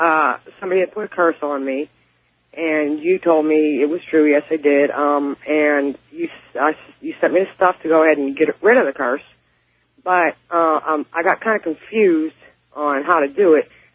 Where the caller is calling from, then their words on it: Aliquippa, Pennsylvania, United States; I'm calling from Aliquippa, Pennsylvania.